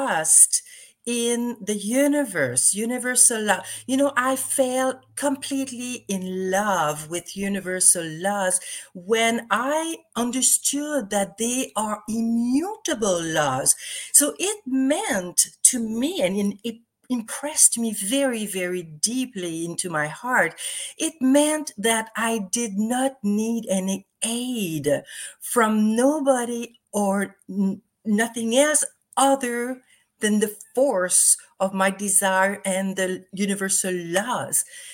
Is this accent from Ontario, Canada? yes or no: no; Quebec City, Quebec, Canada; also born or lived in Vancouver; I lived in Vancouver for 7 years. I'm from Quebec City, Canada, and I lived in Vancouver for 7 years